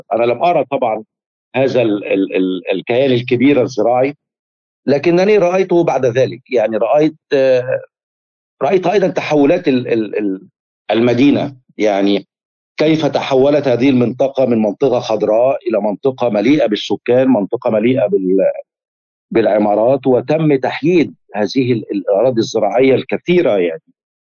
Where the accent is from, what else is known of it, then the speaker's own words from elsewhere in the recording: Giza, Giza Governorate, Egypt; born there; أنا ولدت في الجيزة، وهي يعني أنت تعرف في القاهرة والجيزة هي مدينة واحدة تقريبا يسمونها القاهرة الكبرى. ففي شارع الأهرام الطريق المؤدي إلى الأهرامات في منتصف الشارع تقريبا